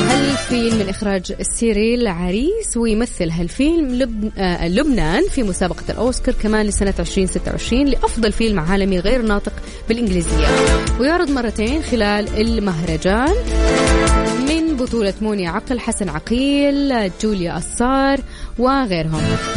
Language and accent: Arabic; Saudi Arabia; فشيء جميل وفخر لنا أنه ثقافتنا وكل شيء عندنا في المملكة العربية السعودية ينقل إلى العالم